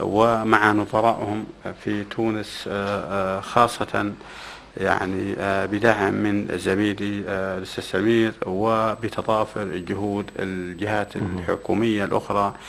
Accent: Saudi Arabia; اليوم عندنا في السعودية هيئة عامة للمنشآت المتوسطة الصغيرة

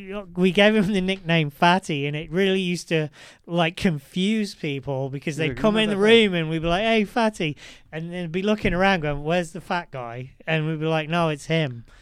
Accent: England, United Kingdom; because I'm English, I'm quite hard on fat people.

